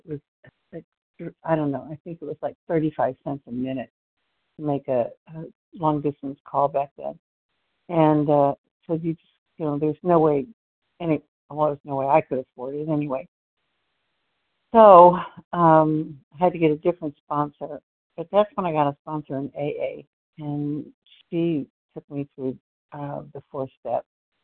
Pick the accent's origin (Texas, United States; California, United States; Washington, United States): Texas, United States; Plano; I am from Plano, Texas.